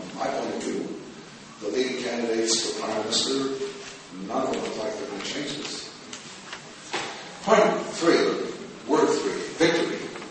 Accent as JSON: {"language": "English", "country": "United States", "said": "I experienced this personally as an American in 1975 when my country gave up."}